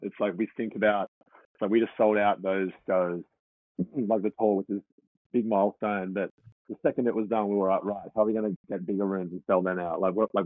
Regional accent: Australia; I think we've been told it's hard to sell tickets in Germany and France as an Australian man.

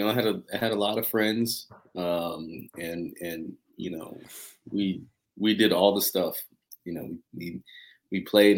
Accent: Augusta, Georgia, United States; I grew up in Augusta, Georgia. Which is a town.

